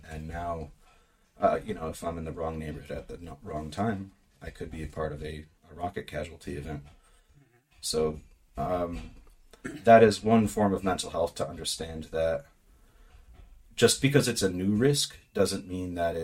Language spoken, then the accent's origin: English; United States; That's as an American, though. So it's this weird privilege to come from a place where the background risks are already high.